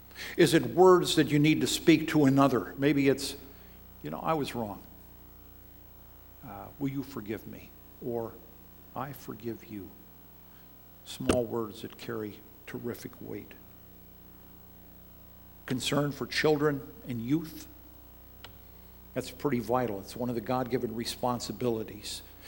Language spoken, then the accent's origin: English; Columbus, Ohio, United States; but in the 1950s, growing up in Columbus, Ohio, I remember this test.